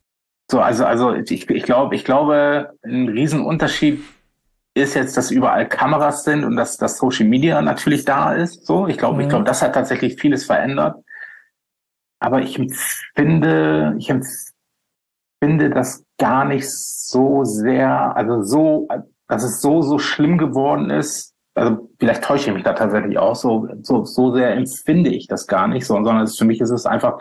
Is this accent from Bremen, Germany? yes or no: yes; Bremerhaven, Bremen, Germany; in meiner Heimatstadt, in meiner alten Heimatstadt Bremerhaven